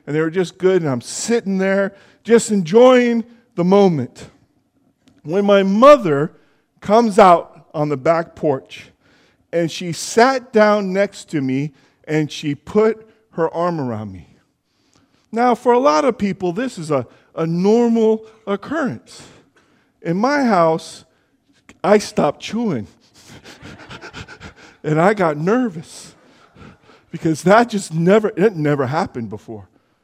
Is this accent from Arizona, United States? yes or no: no; Jackson, California, United States; I grew up in Jackson, California. We lived in this old house, and it had this big staircase on the back porch.